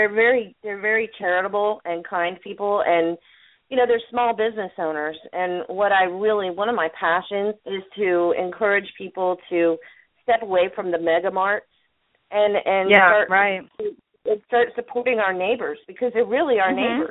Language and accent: English; Florida, United States; I'm a native of the area. So growing up in Pinellas County, Safety Harbor reminds me of what Pinellas County was when I was growing up, because it's that small town.